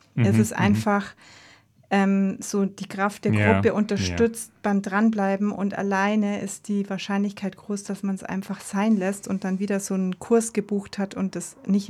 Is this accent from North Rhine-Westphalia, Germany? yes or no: no; Eching, Bavaria, Germany; in meinem Heimatort, in dem ich aufgewachsen bin, bei einem Musikfestival war. Bei der Brasswiesen in Eching.